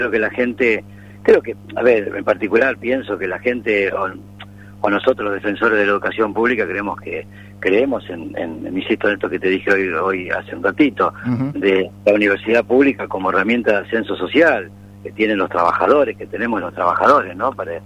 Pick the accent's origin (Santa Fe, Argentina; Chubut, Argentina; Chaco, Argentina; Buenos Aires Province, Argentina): Buenos Aires Province, Argentina; Pergamino; que somos de Pergamino y que nos lo vivimos de cerca